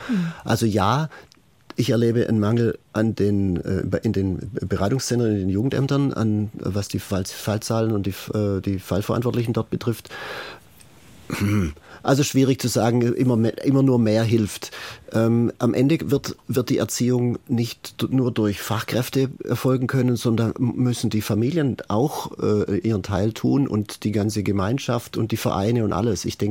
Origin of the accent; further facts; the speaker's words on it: Stuttgart, Baden-Württemberg, Germany; Also ich komme aus Stuttgart.